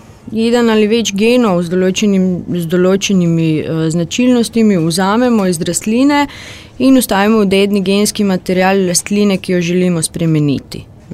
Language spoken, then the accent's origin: Slovenian; Zagreb, City of Zagreb, Croatia; Slovenian is a second language; jaz sem iz Zagreba sam. Prišla sem poskusiti narediti izpit iz slovenščine, zato ker upam, da bom živela v Ljubljani.